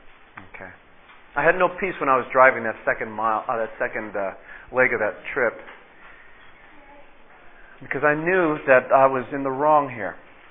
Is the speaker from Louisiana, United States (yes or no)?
no; California, United States; I didn't know that, officer. I'm sorry. I'm from California.